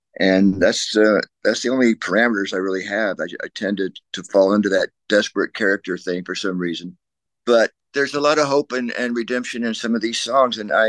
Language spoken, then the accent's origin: English; Florida, United States; also born or lived in Panama City, United States; I was born in Panama City, Florida, but I wasn't there very long enough to remember it. My dad was an Air Force guy, so we traveled around a lot, wherever he was stationed, but we ended up in Florida and Orlando and then Jacksonville.